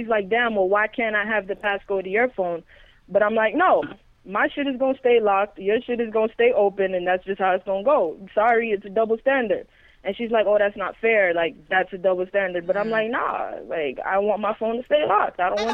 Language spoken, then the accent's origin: English; Miami, Florida, United States; I'm from Miami, but my family's Jamaican.